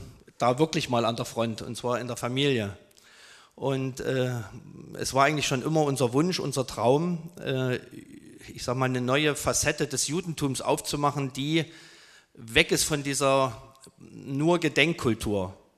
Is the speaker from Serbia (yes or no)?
yes; Serbia; moved away; also born or lived in Chemnitz, Germany; ich bin zwar in Karl-Marx-Stadt geboren, bin dann mit 14 Tagen, als ich 14 Tage alt war, mit meinen Eltern nach Jugoslawien gegangen, weil mein Vater dort gearbeitet hat.